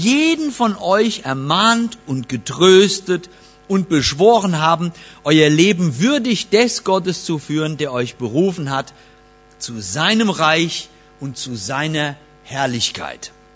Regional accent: Nassau, Rhineland-Palatinate, Germany; Nun, auf dem Marktplatz da in Nassau-Lahn, wo ich herkomme, da gibt's noch einen Marktplatz.

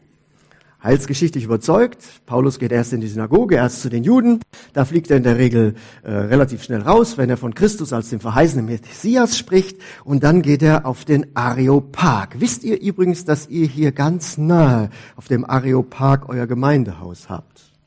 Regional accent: North Rhine-Westphalia, Germany; Wo ich herkomme im Siegerland, da war das ein bisschen so.

